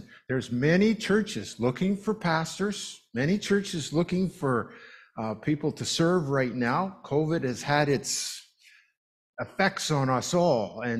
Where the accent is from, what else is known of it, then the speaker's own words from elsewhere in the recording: Regina, Saskatchewan, Canada; And my mother found out, I grew up in Regina.